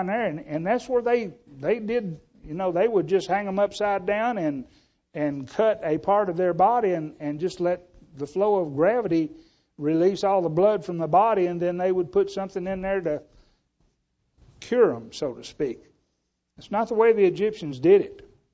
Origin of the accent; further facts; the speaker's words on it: Alabama, United States; now in Ennis, United States; Funny story, when Harriet and I first moved to Ennis, I was from Alabama. I don't think we even embalmed them there.